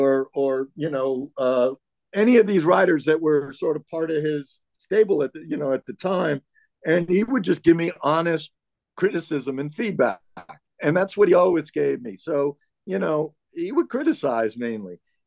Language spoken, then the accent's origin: English; New York, United States; growing up in New York in the 70s